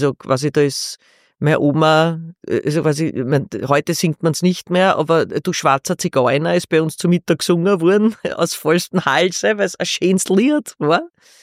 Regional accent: Hainburg, Lower Austria, Austria; born there; ich bin ja gebürtige Heimburgerin. Und bei uns, wenn man drüber nachdenkt, war ja das irgendwie deutsch, Österreich, also deutsch sprechend, österreichisch, slowakisch sprechend.

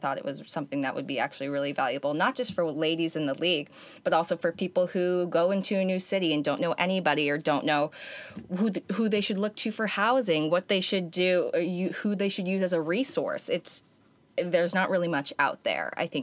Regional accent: California, United States; Like, home is California for us. We're both from Southern California, which worked out perfectly.

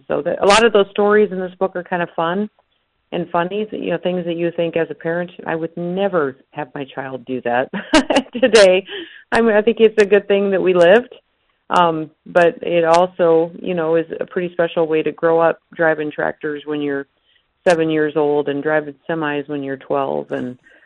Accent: South Dakota, United States; growing up in the American West, on a ranch in South Dakota

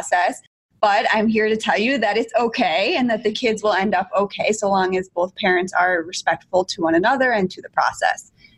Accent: Illinois, United States; now in Chicago, United States; I grew up in the Northwest suburbs. I went to Stevenson High School, which is a really large high school in Lincolnshire, Illinois.

